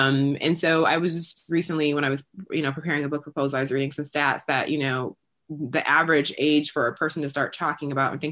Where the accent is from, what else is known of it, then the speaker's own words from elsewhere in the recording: Midwest, United States; now in Brooklyn, United States; I'm from the Midwest. I live in Brooklyn now, but I'm from the Midwest.